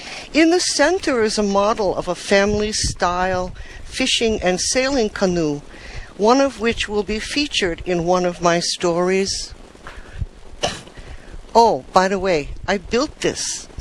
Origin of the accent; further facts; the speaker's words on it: Hawaii, United States; I am a Hawaiian author, writer, artist, and activist.